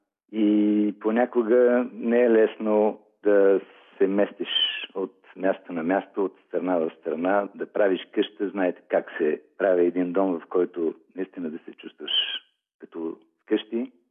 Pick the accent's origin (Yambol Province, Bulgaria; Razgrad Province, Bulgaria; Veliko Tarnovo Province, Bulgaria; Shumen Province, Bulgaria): Veliko Tarnovo Province, Bulgaria; Veliko Tarnovo; moved away as an adult; also born or lived in Sofia; now in Australia; От Търновския край съм, от Търново. Родителите ми са оттам и там съм роден.